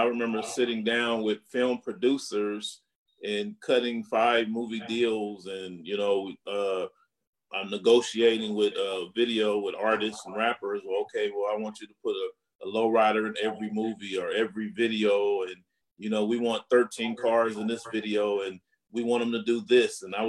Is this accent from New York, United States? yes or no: no; California, United States; I grew up in the culture. I grew up on Rosecrans and Central.